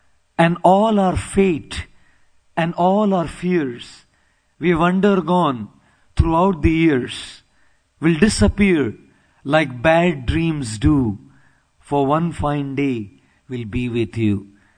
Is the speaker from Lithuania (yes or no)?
yes; Lithuania; English is a second language; I came also from Lithuania. And in Lithuania, there are so many Sanskrit words for the particular words they use.